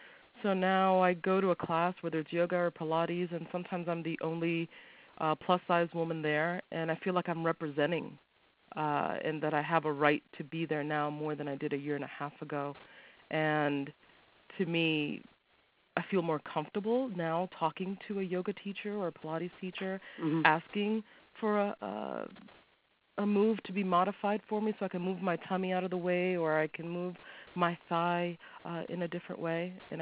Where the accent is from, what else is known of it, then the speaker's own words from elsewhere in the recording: New York City, New York, United States; I'm from New York City. I am 38 years old.